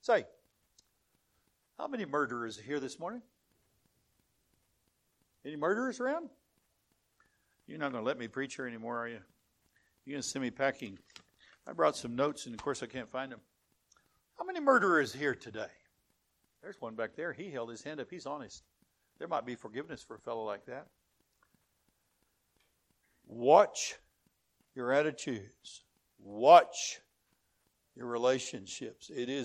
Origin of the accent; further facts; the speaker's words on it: Deep South, United States; I grew up in the Deep South in America when I was a child.